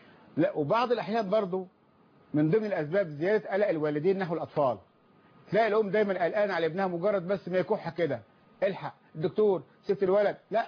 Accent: Egypt; انا مصري بشتغل في السعوديه

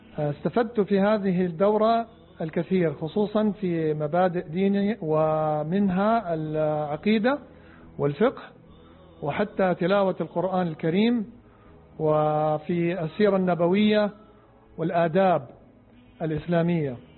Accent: Bangladesh; Arabic is a second language; أنا من بنغلاديش

